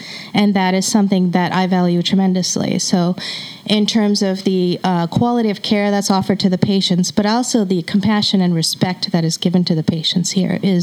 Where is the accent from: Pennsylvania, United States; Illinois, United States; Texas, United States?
Illinois, United States; Chicago; moved away as an adult; now in New York, United States; Well, I grew up in Chicago area and came to New York about 16 years ago for my postgraduate training after medical school.